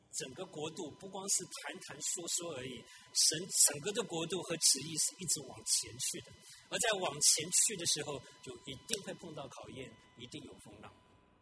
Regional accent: Tainan, Taiwan; 我小的时候在我家附近的眷村那个水交社，从台南来的就知道，那边有一个卖画的店哈

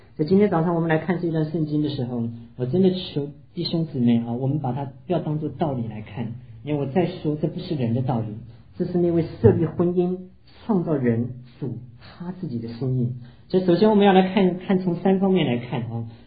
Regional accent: China; 甚至连我们中国人的观念，讲到夫妻的时候先讲夫再讲妻

